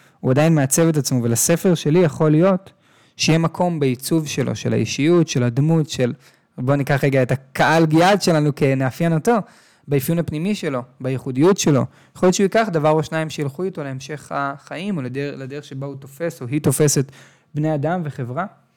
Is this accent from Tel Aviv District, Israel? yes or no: yes; Tel Aviv, Tel Aviv District, Israel; נולדתי בתל אביב, גדלתי בתל אביב.